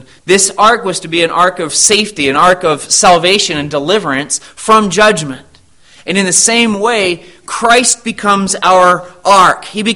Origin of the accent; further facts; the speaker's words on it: Arizona, United States; which we did have growing up in Arizona